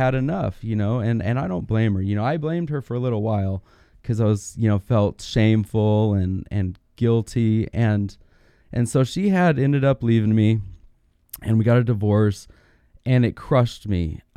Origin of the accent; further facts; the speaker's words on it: California, United States; I grew up in the San Bernardino Mountains of Southern California. Beautiful place.